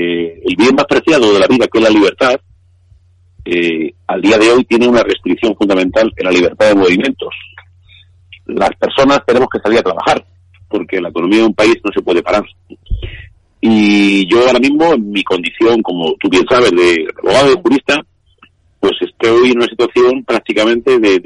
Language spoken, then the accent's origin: Spanish; Castilla-La Mancha, Spain; la televisión de mi tierra, la televisión autonómica de Castilla-La Mancha.